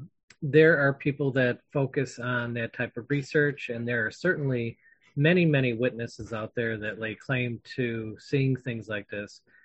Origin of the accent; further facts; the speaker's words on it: Sterling Heights, Michigan, United States; I grew up in Sterling Heights, and her experiences were all in Sterling Heights.